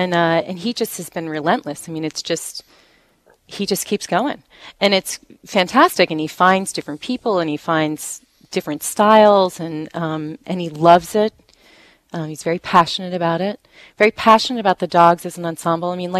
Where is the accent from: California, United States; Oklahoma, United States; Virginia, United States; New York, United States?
New York, United States; New York City; I'm from New York City.